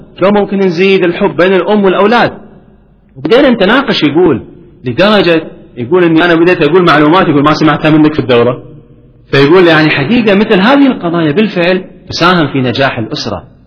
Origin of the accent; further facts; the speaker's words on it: Kuwait; وقلنا للناس عندنا في الكويت، يا ناس اللي يحب يعطي هدية حق أمه